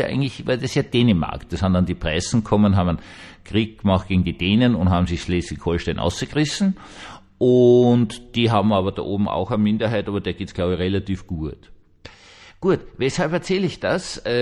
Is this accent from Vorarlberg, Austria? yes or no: no; Carinthia, Austria; Bei uns in Kärnten hat es immer wieder Schwierigkeiten gegeben.